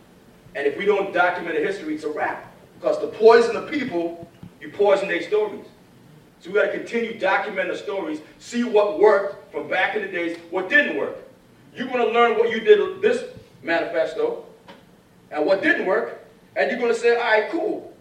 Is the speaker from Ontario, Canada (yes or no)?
yes; Toronto, Ontario, Canada; I'm from Toronto